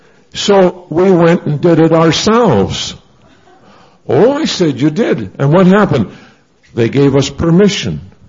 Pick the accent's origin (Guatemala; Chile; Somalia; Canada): Canada; I'm a Canadian citizen. I'm there as a resident alien